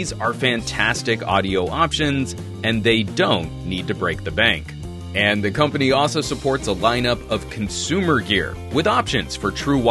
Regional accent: United States; I mean, I'm an American, and I'm kind of a knuckle-dragging American when it comes to sort of that world decorum.

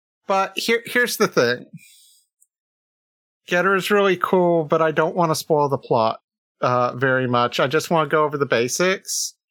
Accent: the South, United States; I do speak the way I do. I am from the American South.

